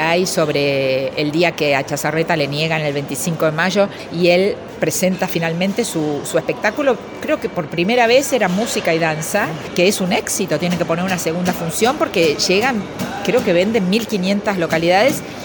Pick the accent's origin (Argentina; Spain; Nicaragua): Argentina; Buenos Aires; born there; Mi papá es santiagueño, pero se fueron para Buenos Aires cuando él era muy niño todavía. Y yo nací en Buenos Aires